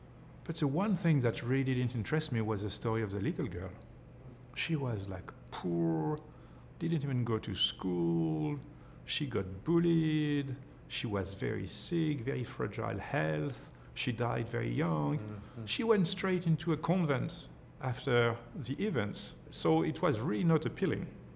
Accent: France; English is a second language; As a kid, growing up in France in a Catholic family

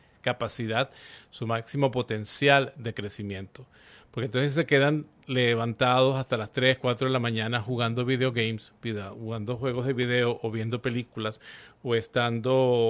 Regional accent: Venezuela; pues como en Venezuela, que de donde soy, que a las 5 de la mañana muchos niños ya se están levantando

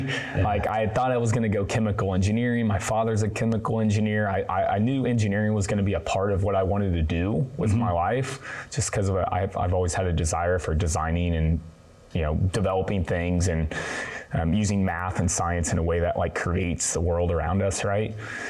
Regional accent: Indiana, United States; I grew up in Indiana, and my family has a big farm in southern Indiana

